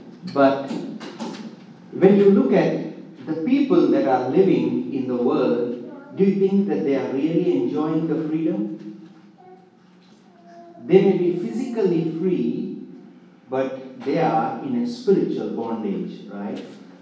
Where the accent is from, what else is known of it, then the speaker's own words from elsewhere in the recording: India; as a young boy growing up in India